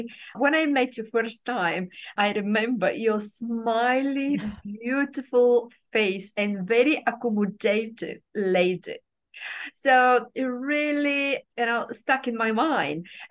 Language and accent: English; Bulgaria; So I'm Bulgarian born, brought up in Bulgaria during the communism.